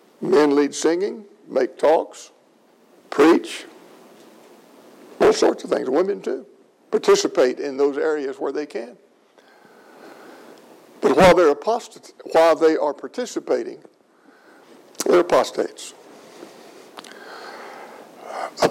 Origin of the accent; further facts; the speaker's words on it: Port Arthur, Texas, United States; I was raised down in Port Arthur. But we were raised identically. Both of our parents, both sets of parents were Christians.